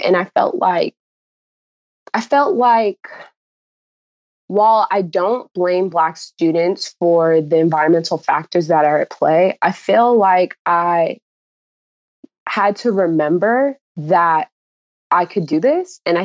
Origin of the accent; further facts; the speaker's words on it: California, United States; so I grew up in San Fernando Valley. For people who aren't familiar, that is LA County. It was predominantly white.